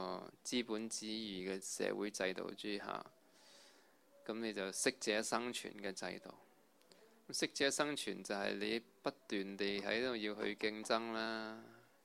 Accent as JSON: {"language": "Cantonese", "country": "Hong Kong", "said": "我哋香港人係啲嘢太緊啦，太逼啦。"}